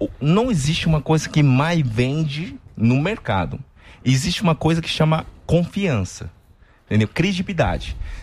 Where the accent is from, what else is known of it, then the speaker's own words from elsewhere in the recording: Putian, Fujian, China; Portuguese is a second language; Eu sou de sul da China, é perto do Taiwan. Entendeu? Uma cidade chamada Putin.